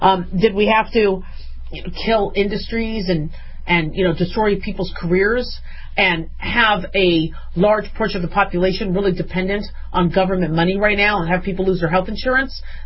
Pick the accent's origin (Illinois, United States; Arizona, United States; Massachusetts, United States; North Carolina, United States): Arizona, United States; I growing up in Arizona, we always had to do square dancing.